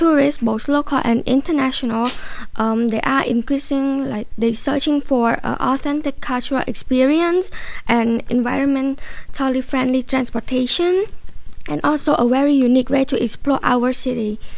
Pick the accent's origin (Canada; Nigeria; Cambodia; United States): Cambodia; and today we're going to introduce Dawil, and we are from Cambodia, and we started in Khmer Business School.